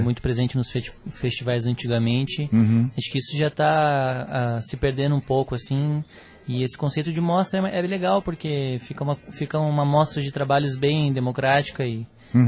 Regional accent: Maringá, Paraná, Brazil; born there; now in Curitiba, Brazil; Então, eu nasci em Maringá, no interior do estado, mas moro em Curitiba há muito tempo, então já me considero curitibano

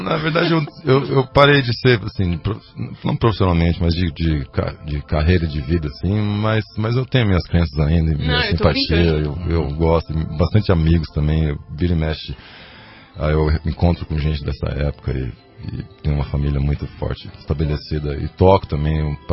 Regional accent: Guarulhos, São Paulo, Brazil; Eu nasci do Tatuapé, na verdade. Minha família mora na Vila Formosa até hoje. Eu cresci em Guarulhos.

